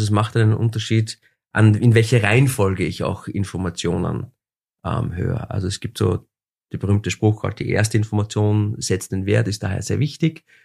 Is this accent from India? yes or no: no; Austria; Also nicht so wie bei uns in Österreich, die an die Jahreszahl gekoppelt ist.